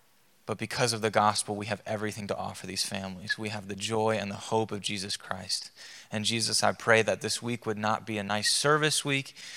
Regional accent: Connecticut, United States; I grew up in Connecticut.

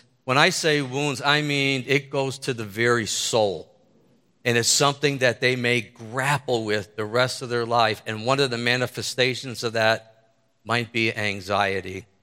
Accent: Allentown, Pennsylvania, United States; In the 1970s, growing up in Allentown, I was big into Motown, loved Motown music.

